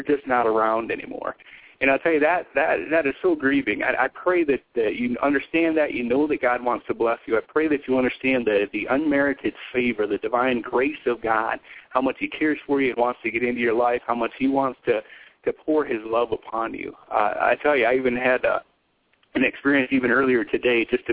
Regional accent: Wyoming, United States; I'm from Wyoming, and this place was rural, the kind of place where you could be for an hour and never see a car, a person, anything.

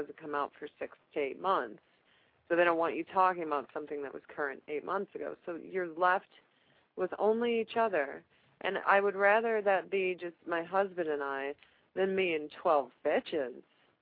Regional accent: Chicago, Illinois, United States; But, you know, I'm from Chicago. I'm a Midwestern girl.

